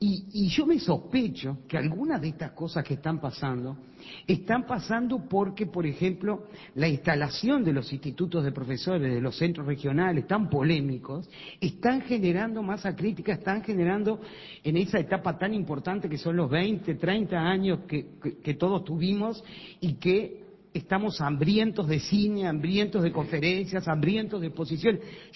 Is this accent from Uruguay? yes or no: yes; Montevideo, Uruguay; soy montevideana